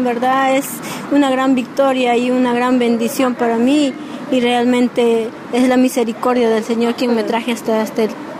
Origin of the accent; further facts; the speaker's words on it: Peru; yo vengo de Perú y hace 2 meses estoy acá